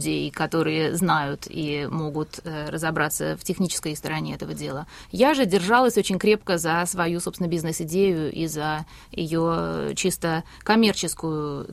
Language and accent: Russian; Russia; чтобы по работе я была связана с страной, откуда я родом